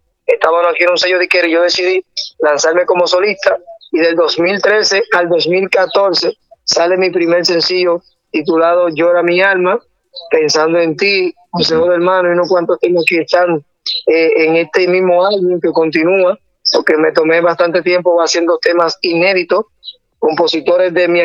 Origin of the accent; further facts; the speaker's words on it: Santo Domingo, Dominican Republic; somos aquí dominicanos, de República Dominicana, vivimos en la ciudad de Santo Domingo, exactamente aquí en la República Dominicana.